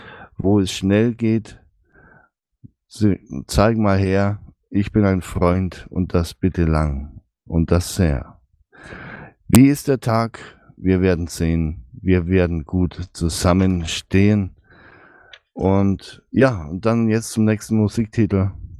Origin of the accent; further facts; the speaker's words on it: Bavaria, Germany; Ja, zwischen Kreuzen und meiner Heimatstadt habe ich im Wald gelegen.